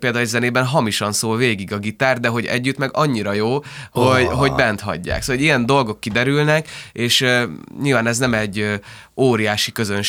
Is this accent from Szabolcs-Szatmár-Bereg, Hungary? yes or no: no; Budapest, Hungary; Sashalom. Igen. Nagyon szeretem, meg ott nőttem fel, de ez a távoli jövőkép egyébként nagyon beszeretnék költözni a városba, mert most is ott lakom amúgy.